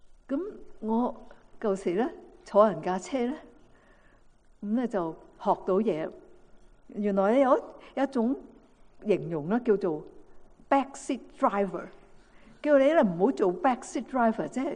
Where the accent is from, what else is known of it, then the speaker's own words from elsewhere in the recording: Guangdong, China; 譬如我们广东人呢